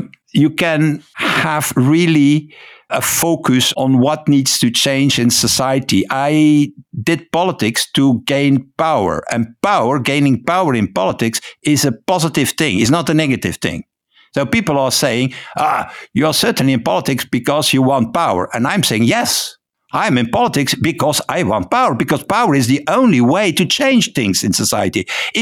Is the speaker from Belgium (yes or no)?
yes; Flanders, Belgium; first language Dutch; English is a second language; I live in Ghent, so I'm a Flemish. So my native language, my mother tongue, as you say, is Dutch.